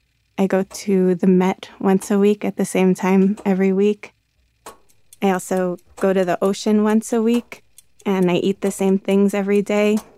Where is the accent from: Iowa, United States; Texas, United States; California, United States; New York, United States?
New York, United States; New York City; that is not familiar to me as a New Yorker.